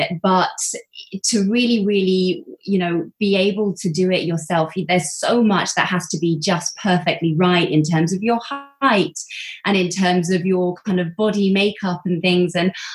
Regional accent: Windsor, South East England, United Kingdom; I grew up in Windsor. So I went to a local dance school in Eton, which was just down the road.

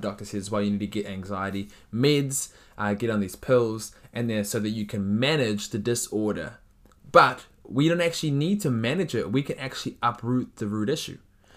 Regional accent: South Africa; I'm from South Africa, and in South Africa, there is a lot of, there's a lot of hijacking of cars at traffic lights

